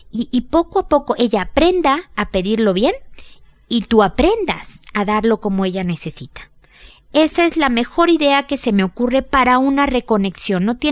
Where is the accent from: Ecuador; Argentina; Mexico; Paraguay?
Mexico; en mi tierra, o por lo menos en mi familia, a lo mejor ya estoy generalizando como mexicana